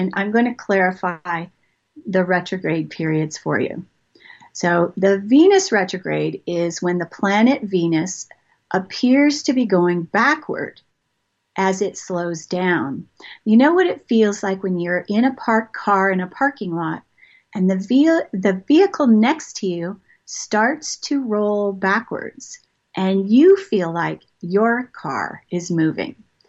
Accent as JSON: {"language": "English", "town": "Toronto", "region": "Ontario", "country": "Canada", "tie": "born or raised there", "also_born_or_lived": "Montreal / Maryland / England", "moved": "as an adult", "lives_now": "Georgia, United States", "said": "So I've moved around a lot. I grew up in Toronto. I moved to Montreal when I was a flight attendant, then Maryland, England, back to Maryland, then Marietta, Georgia."}